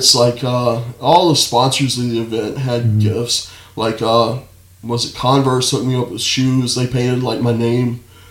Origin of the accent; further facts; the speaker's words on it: Louisiana, United States; Man, I'm from Louisiana.